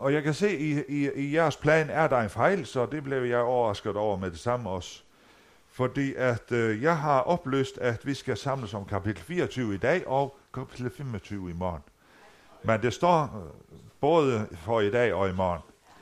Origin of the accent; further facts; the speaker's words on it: Faroe Islands; now in Aulum, Denmark; Jeg kommer fra Færøerne oprindeligt.